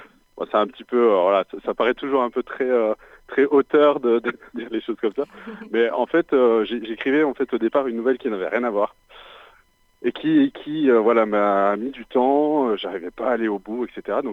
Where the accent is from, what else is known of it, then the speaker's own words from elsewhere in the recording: Auvergne-Rhône-Alpes, France; Voilà, c'est ça, tout à fait.